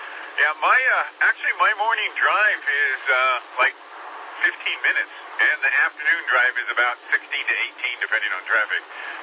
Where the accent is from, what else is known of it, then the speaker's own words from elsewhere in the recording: California, United States; I was raised in, born and raised in California, I'll admit it.